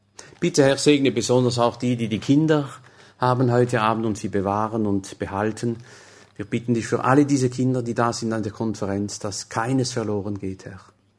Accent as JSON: {"language": "German", "region": "Grand Est", "country": "France", "tie": "born or raised there", "second_language": "German", "said": "Ich bin im Elsass aufgewachsen. Ich hatte in der Schule nur Französisch und Englisch."}